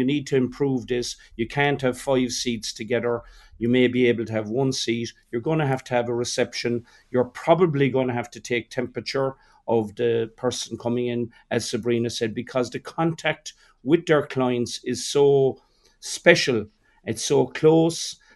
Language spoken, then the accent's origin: English; Ireland; We're Irish. We always look, when we get the set of rules, we always look for a way around them immediately.